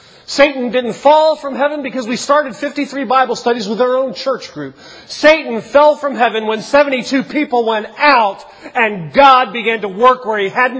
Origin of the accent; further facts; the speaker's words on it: Baltimore, Maryland, United States; I came from Baltimore, and Baltimore, you guys are rowdy compared to Baltimore. Most of the folks, you know, I grew up in Baltimore.